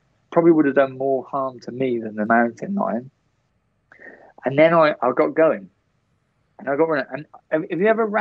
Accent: Gloucester, South West England, United Kingdom; I'm from Gloucester in England, right? We don't have mountain lions.

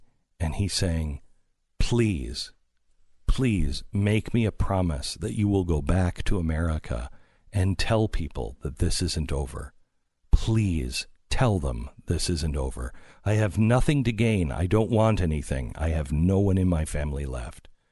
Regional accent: United States; First of all, we have to sit on the floor. I'm an American. I can't sit on the floor.

